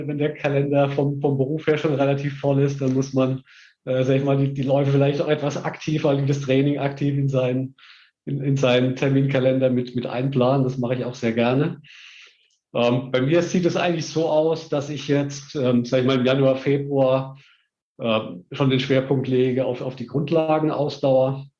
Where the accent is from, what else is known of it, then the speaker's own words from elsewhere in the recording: Heidelberg, Baden-Württemberg, Germany; Also in meiner Jugend in Heidelberg